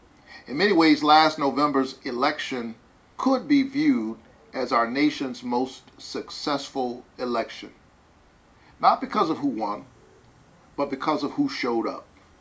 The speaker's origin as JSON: {"language": "English", "region": "Georgia", "country": "United States", "tie": "born or raised there", "said": "My home state of Georgia is ground zero for voter suppression."}